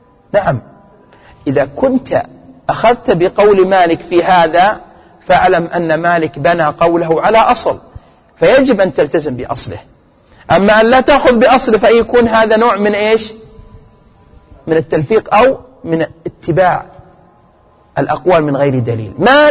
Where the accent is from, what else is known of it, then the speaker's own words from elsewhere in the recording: Saudi Arabia; حينما اشتهر عندنا في المملكة العربية السعودية